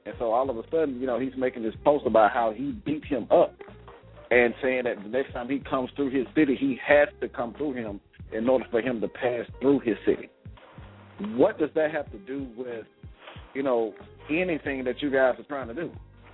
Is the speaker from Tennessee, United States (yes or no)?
no; Columbus, Mississippi, United States; even in my hometown, Columbus, Mississippi was like ranked as one of the places you would not want to go to last year